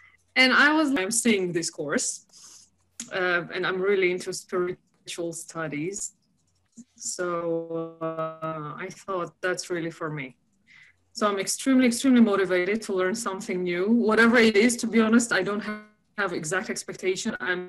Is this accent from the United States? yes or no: no; Georgia; now in Eindhoven, Netherlands; Originally I come from Georgia. Republic of Georgia, but last 7 years I live in Holland, so I'm joining you from Eindhoven.